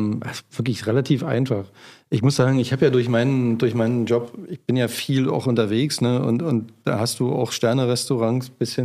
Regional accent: Brandenburg, Germany; Tendenziell würde ich sagen, ich bin ja im Spreewald groß geworden, die Essiggurke.

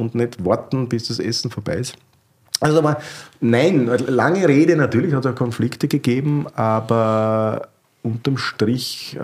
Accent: Krems, Lower Austria, Austria; Und ich bin halt komplett anders in Krems mit Nicht-Weinleuten aufgewachsen beim Weggehen.

